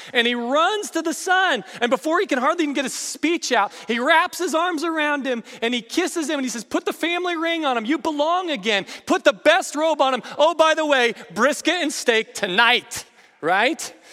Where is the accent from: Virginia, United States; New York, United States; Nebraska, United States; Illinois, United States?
Nebraska, United States; So I grew up in Nebraska, and I love steak.